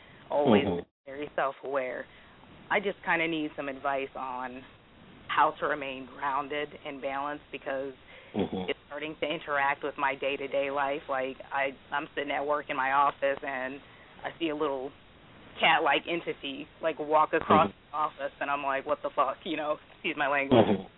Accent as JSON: {"language": "English", "town": "Charleston", "region": "South Carolina", "country": "United States", "said": "I'm originally from Charleston, and my family is big into root work"}